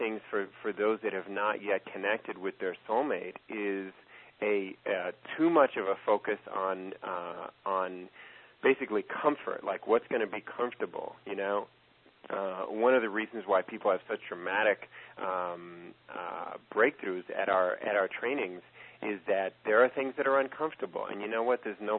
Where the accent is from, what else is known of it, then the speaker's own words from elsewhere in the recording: New York, United States; now in California, United States; I mean, I'm from New York, and when I came out here to California, one of the things that if you know anything about New Yorkers, we make fun of two people from New Jersey and people from California.